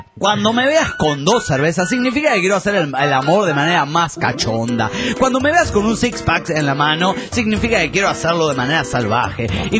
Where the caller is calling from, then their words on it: Delta, Colorado, United States; de Delta, Colorado.